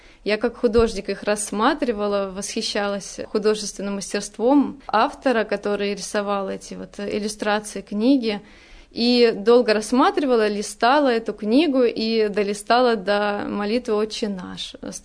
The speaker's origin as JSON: {"language": "Russian", "country": "Belarus", "moved": "as an adult", "said": "переехала, потому что это родина моего мужа, а сама я из Беларуси."}